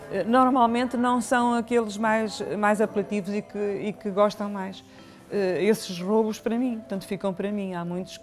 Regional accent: Árvore, Porto, Portugal; born there; Árvore, onde tenho muitos amigos, onde fazemos anualmente exposições coletivas. Portanto, essa é realmente onde eu nasci.

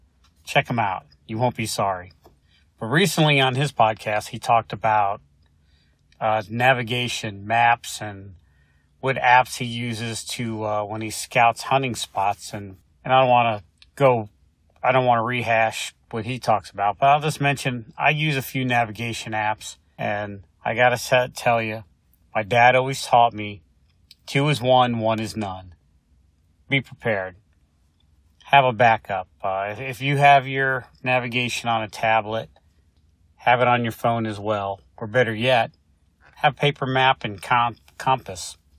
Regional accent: Ohio, United States; Because I grew up in Ohio, where everything was just like one elevation.

